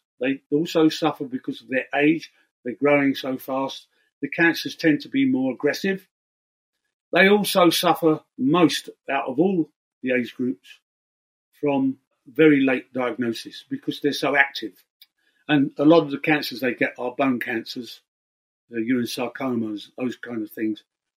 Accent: England, United Kingdom; And growing up in England in that period and discovering American music, especially the blues artists we had in America, was a goldmine to us.

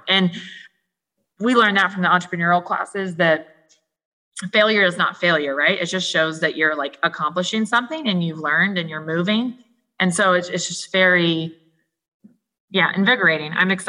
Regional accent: Midwest, United States; now in Texas, United States; I'm from the Midwest, and snow is not a scary thing, but in Texas it is a scary thing for sure.

